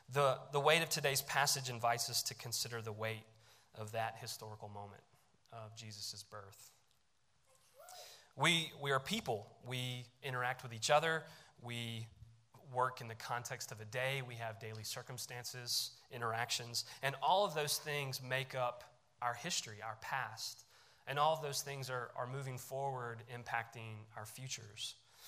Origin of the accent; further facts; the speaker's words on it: United States; As an American, I can't fully comprehend what it meant